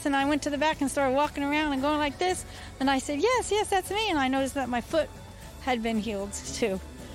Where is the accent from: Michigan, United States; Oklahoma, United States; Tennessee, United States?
Tennessee, United States; Cleveland; from Cleveland, Tennessee.